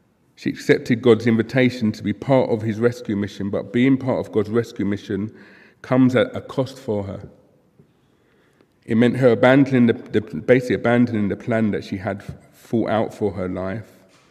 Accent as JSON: {"language": "English", "region": "London", "country": "United Kingdom", "tie": "born or raised there", "said": "it was comparatively quite normal growing up in South London, where we were from back in the mid-90s"}